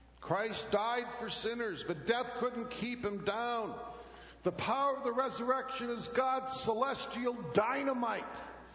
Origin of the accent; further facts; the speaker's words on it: Midland, Michigan, United States; I grew up in Midland